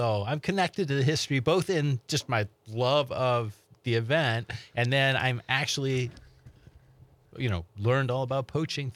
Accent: Iowa, United States; now in Oshkosh, United States; So, I'm actually from Iowa, so I moved up north when I, 25 years ago, and I came to Oshkosh

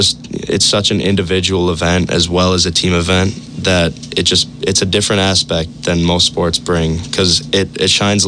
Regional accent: Edgar, United States; Honestly, growing up in Edgar, it's right when you come out of the womb, honestly.

